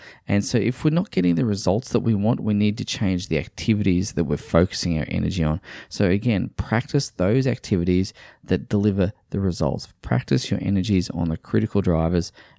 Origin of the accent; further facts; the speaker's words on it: Australia; as an Australian